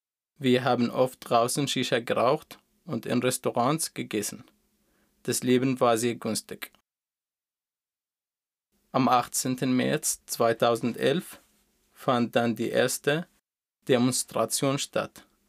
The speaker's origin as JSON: {"language": "German", "town": "Daraa", "region": "Daraa Governorate", "country": "Syria", "second_language": "German", "lives_now": "Germany", "said": "Ich bin 29 Jahre alt und komme aus Syrien. Ich komme aus der Stadt Daraa im Süden des Landes."}